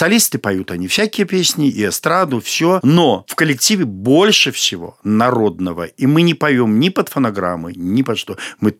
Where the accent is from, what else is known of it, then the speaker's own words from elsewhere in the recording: Minsk Region, Belarus; now in Barysaw, Belarus; покуда я пришел в Борисов, я из Крупского района, я тоже был там заведующим сельским домом культуры.